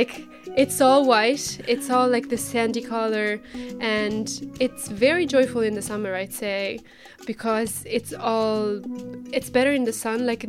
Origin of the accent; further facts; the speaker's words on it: Lecce, Apulia, Italy; English is a second language; And I have already done a tour of my hometown and the places around my town to an Irish girl. So I already know what to show people. First of all, I would bring them to Lecce.